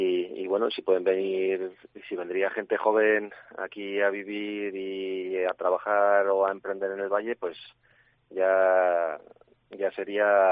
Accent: Izal, Navarre, Spain; aquí en Izal, en mi pueblo, hasta hace prácticamente un año no teníamos cobertura

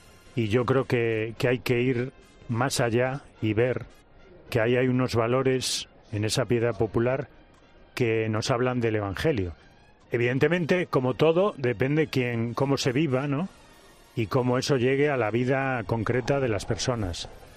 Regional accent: Galicia, Spain; porque soy gallego y es más austera la nuestra

